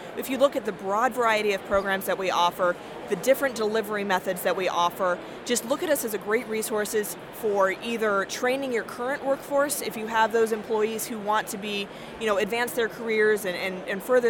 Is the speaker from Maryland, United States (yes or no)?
yes; Maryland, United States; now in Bismarck, United States; I'm originally from Maryland, but I've been in North Dakota and Bismarck for almost 8 years now and absolutely love it.